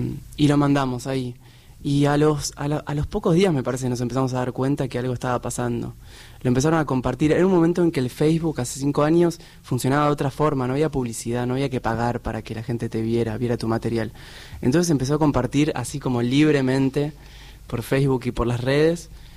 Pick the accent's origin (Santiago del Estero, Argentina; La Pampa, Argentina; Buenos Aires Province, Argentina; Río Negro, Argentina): Buenos Aires Province, Argentina; San Isidro; now in Buenos Aires, Argentina; Yo soy de provincia, de zona norte, pero ya hace 3 años que vivo en Capital.